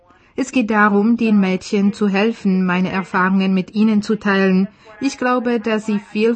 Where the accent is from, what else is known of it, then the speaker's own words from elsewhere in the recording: Czechia; German is a second language; Ich bin eine stolze Tschechin.